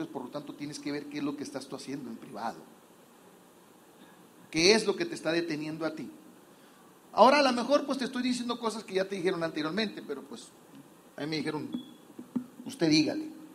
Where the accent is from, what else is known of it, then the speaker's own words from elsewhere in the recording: Sinaloa, Mexico; nosotros tenemos una fecha memorable para nosotros que somos de Sinaloa